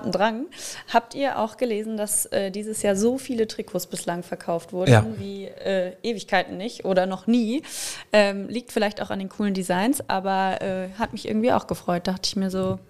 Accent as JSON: {"language": "German", "town": "Frankfurt", "region": "Hesse", "country": "Germany", "tie": "born or raised there", "also_born_or_lived": "Hamburg"}